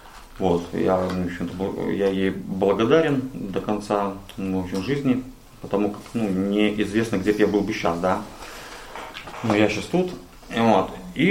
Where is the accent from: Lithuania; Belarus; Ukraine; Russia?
Belarus; Minsk; moved away; Для тех, кто не знает, я белорус, город Минск. Ну, я там жил. Еще полтора месяца тому назад.